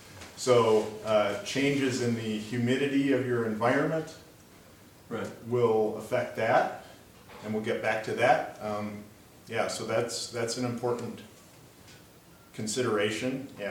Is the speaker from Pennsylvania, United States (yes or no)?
no; Crookston, Minnesota, United States; Crookston, Minnesota is my hometown, and that used to have the coldest wind chill in the lower 48.